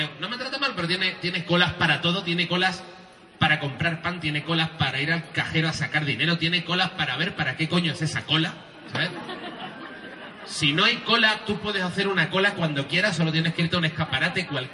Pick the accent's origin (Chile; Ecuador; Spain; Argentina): Spain; Seville, Andalusia; also born or lived in Huelva; now in Madrid, Spain; Yo, como podéis notar por mi acento, no soy de Pontevedra, soy andaluz. La verdad es que nací en Huelva, me crié en Sevilla, tengo familia vasca. Me he ido a Madrid un poco para centrarme, que estaba un poco rayado. La verdad que vivo en Madrid